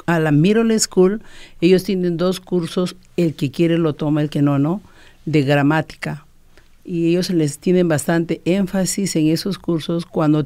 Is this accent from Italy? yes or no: no; Peru; moved away; Bueno, yo soy peruana.